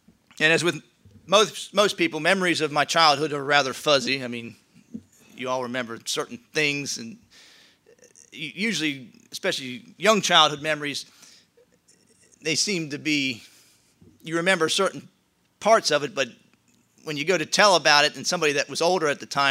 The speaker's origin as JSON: {"language": "English", "region": "Pennsylvania", "country": "United States", "tie": "born or raised there", "said": "Now, I grew up in Pennsylvania for roughly the first 20 years of my life, and I attended Hinkletown Mennonite Church."}